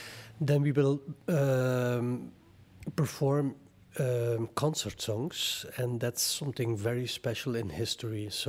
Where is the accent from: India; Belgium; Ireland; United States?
Belgium; Flanders; well, we are from Europe, from Belgium, from Flanders